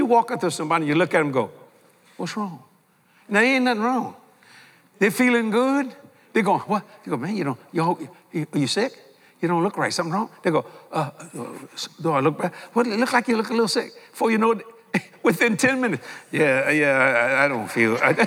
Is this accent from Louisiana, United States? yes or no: yes; New Orleans, Louisiana, United States; also born or lived in Houma; because I'm a New Orleans boy. I was raised here on the West Bank of New Orleans. And to make a long story short, God sent my mom and dad to Houma.